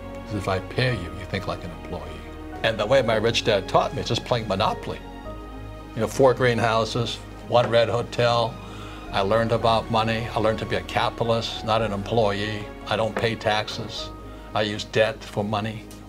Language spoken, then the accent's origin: English; Hawaii, United States; You know, when I was 9 years old, growing up in Hawaii, I asked my rich dad to be my teacher